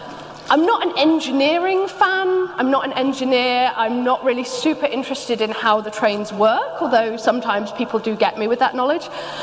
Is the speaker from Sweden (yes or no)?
no; Wales, United Kingdom; So this is where I grew up. This is North Wales. I grew up on the Isle of Anglesey